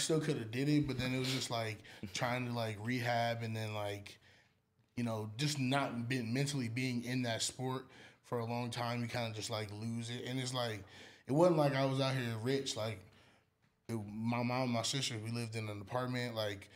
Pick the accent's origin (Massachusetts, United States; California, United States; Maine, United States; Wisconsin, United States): California, United States; Long Beach; I'm from Long Beach.